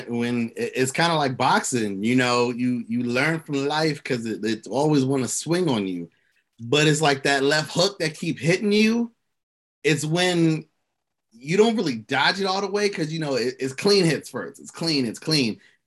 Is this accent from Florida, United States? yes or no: yes; Florida, United States; Like, I am from Florida. I do Florida shit.